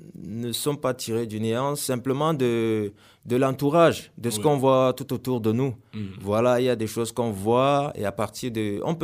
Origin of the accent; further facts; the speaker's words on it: Cameroon; Chez nous, au Cameroun particulièrement, en essayant d'être original. Moi, j'utilise le français, le Fufulde, parce que c'est la langue que nous parlons ici chez nous.